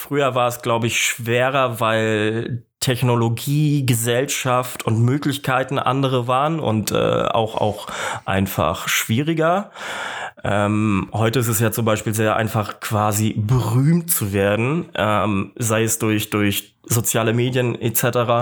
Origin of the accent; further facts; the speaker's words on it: Kiel, Schleswig-Holstein, Germany; moved away as an adult; now in Munich, Germany; ich komme ursprünglich auch aus Kiel, beziehungsweise ich bin dort nicht geboren, aber ich bin dort groß geworden, habe den Großteil meines Lebens dort verbracht und wohne jetzt seit November im wunderbaren, wunderschönen München.